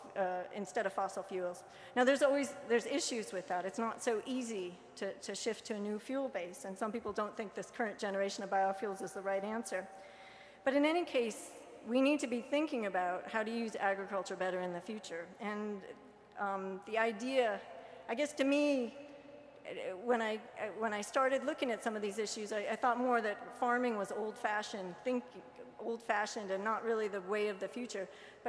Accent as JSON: {"language": "English", "region": "Nebraska", "country": "United States", "tie": "born or raised there", "said": "I was raised in Nebraska, and so to me, farming is kind of the roots of this country."}